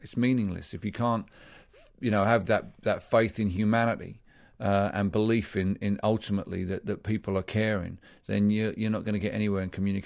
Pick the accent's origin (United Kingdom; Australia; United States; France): United Kingdom; Barking, London; born there; this far-right political party won a dozen seats in the town where I was born in East London, and I took this rather personally.